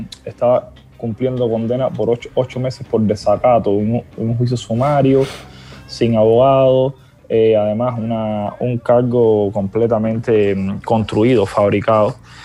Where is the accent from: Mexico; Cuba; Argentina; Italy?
Cuba; moved away as an adult; en enero salí finalmente de Cuba, tenía que salir por unos trámites, otras cosas, y bueno, no he regresado.